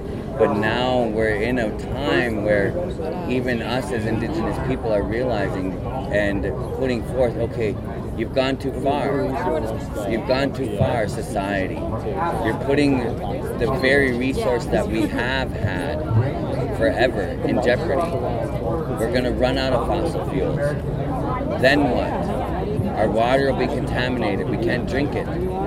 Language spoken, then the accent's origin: English; Minnesota, United States; I come from the White Earth Reservation